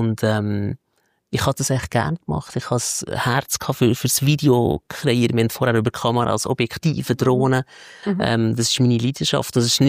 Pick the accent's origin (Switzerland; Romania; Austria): Switzerland; Dann bin ich quasi auch über Nacht bekannt worden als Schweizer Barfuß-Cellist.